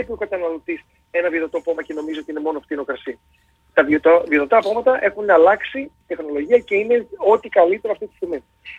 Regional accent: Kefalonia, Ionian Islands, Greece; επειδή είμαι κεφαλονίτης και μου γυαλίζει λίγο το μάτι

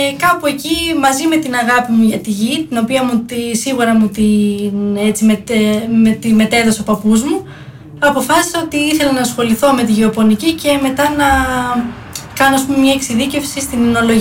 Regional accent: Athens, Attica, Greece; Το κρασί ήταν μια μεγάλη μου αγάπη από πολύ μικρή ηλικία, παρότι μεγάλωσα στην Αθήνα.

